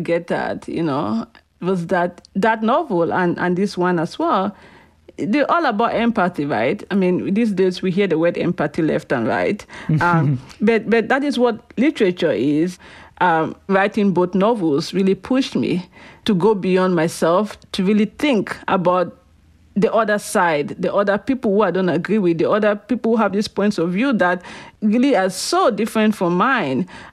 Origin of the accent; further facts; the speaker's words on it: Cameroon; now in United States; growing up in Cameroon, I saw the adults going to vote and I watched them